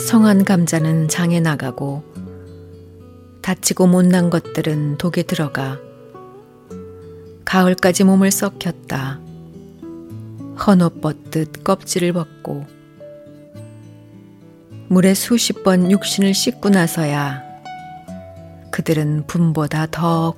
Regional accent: Chungju, North Chungcheong, South Korea; 제 고향 충주 탄금대에는 이런 노래비가 있어요.

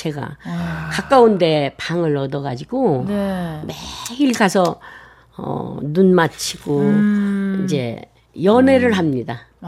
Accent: Incheon, South Korea; 저는 인천에서 태어나서요. 인천에서 한 5년? 6년 전까지만 살았습니다.

